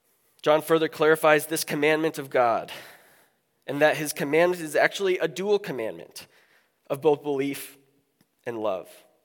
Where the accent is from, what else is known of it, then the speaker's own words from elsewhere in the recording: Iowa, United States; I grew up in Iowa where hockey was like not a thing. I grew up like 15 minutes from the Minnesota border